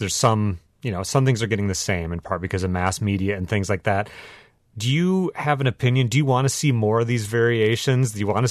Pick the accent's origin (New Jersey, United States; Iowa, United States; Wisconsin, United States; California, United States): Wisconsin, United States; So that's a giveaway that I'm from Wisconsin there.